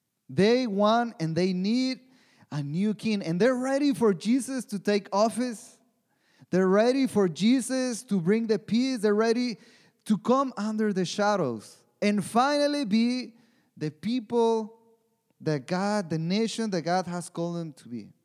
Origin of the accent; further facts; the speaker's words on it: Mexico; English is a second language; like soccer, I'm from Mexico, and especially in Mexico, there's this passion about soccer that it's unbelievable.